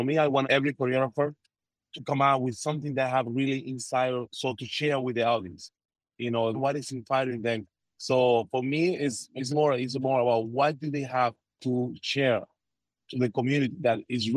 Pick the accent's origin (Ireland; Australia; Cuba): Cuba; I come from Cuba dancing when I was 11 years old, and I graduated when I was 19 years old in Havana in the National School of Arts. And after that, I started dancing with different companies in Cuba.